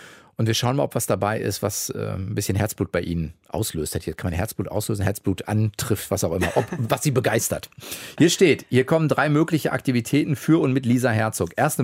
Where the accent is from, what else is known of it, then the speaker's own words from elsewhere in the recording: Dortmund, North Rhine-Westphalia, Germany; er ist nach Dortmund gekommen, in das Herz der Sozialdemokratie, in meine Heimatstadt. Und ich war Kind.